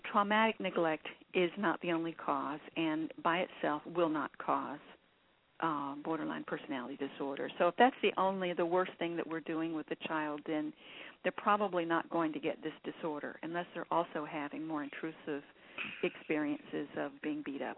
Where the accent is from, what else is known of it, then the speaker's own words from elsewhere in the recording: the South, United States; I was brought up in the South. I really understand that.